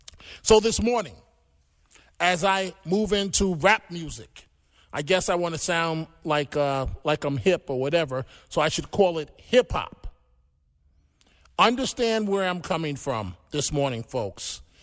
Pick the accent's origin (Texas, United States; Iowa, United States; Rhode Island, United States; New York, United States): New York, United States; New York City; In Parkchester, I grew up in the Bronx.